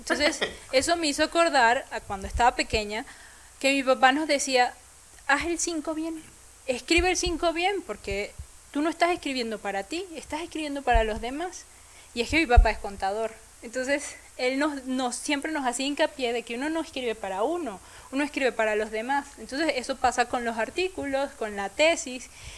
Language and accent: Spanish; Caracas, Capital District, Venezuela; yo vengo de Caracas y pues sí, la temperatura promedio es 28 grados